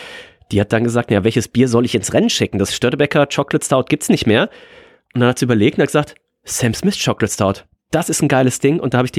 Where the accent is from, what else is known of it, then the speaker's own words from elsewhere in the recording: Rhineland, Germany; Ich bin ja Rheinländer, ne? Man hört es ja so ein bisschen raus vielleicht.